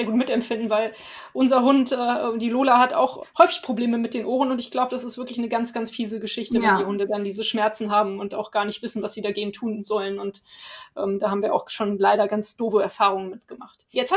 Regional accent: Cologne, North Rhine-Westphalia, Germany; ich komme ja aus Köln

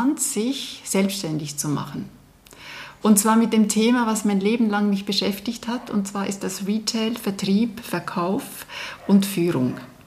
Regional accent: Switzerland; also born or lived in Munich, Germany; Ich bin Schweizerin, das hört man wahrscheinlich.

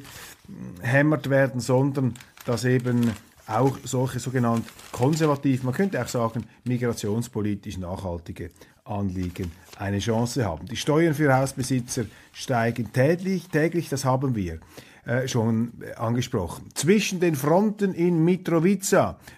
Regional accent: Switzerland; Das ist eine Diskussion, die aber bei uns in der Schweiz kaum geführt wird.

